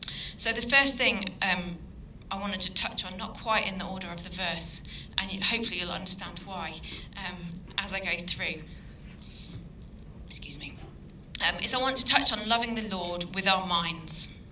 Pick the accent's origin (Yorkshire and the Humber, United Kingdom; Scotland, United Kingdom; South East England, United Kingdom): Yorkshire and the Humber, United Kingdom; now in Leighton Buzzard, United Kingdom; Originally, I'm from Yorkshire, so I always like to add that in. Got to love a bit of the north.